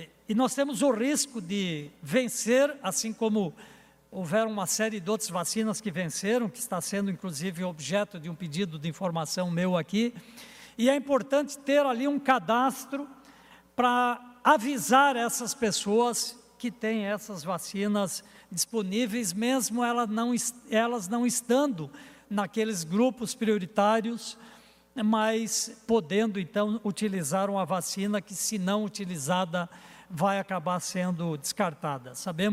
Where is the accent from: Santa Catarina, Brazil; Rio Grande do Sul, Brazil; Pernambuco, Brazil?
Santa Catarina, Brazil; Jaborá; no nosso querido município de Jaborá, minha terra natal.